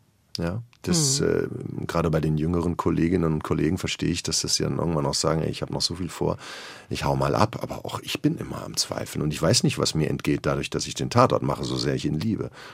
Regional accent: North Rhine-Westphalia, Germany; Also für mich als Westfale, die Westfalen sind ja eh nicht die leisesten, zumindest nicht da, wo ich herkomme aus der Ecke.

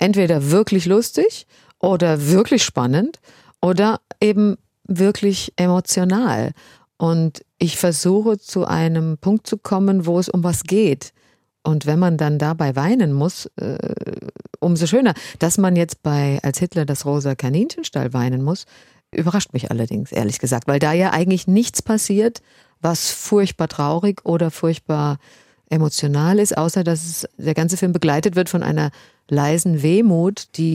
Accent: Bad Nauheim, Hesse, Germany; wir sind ja in Bad Nauheim aufgewachsen, in der Kleinstadt bei Frankfurt

